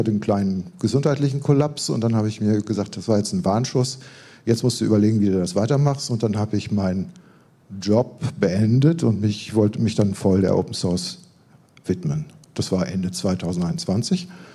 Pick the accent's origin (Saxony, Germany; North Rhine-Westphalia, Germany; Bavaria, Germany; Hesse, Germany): North Rhine-Westphalia, Germany; Münster; Ich komme aus Münster, 2 Stunden von hier, wahrscheinlich einer der Älteren hier im Raum.